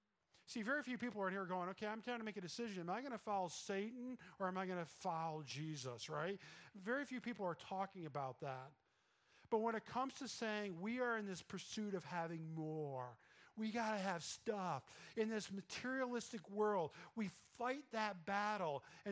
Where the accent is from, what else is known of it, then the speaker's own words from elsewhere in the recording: Vestal, New York, United States; because I grew up in Vestal, and I had to drive like down 26, like out in the boondocks to get my car washed.